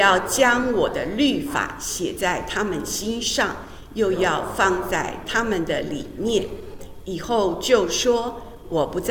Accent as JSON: {"language": "Chinese", "country": "China", "said": "特别还有就是我们中国人，我觉得我们也蛮有福气的"}